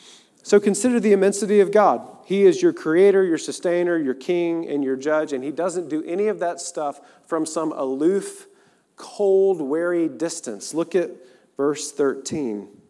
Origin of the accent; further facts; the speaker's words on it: Appalachia, United States; as an Appalachian mountain boy, the first time that we went and I saw the Rocky Mountains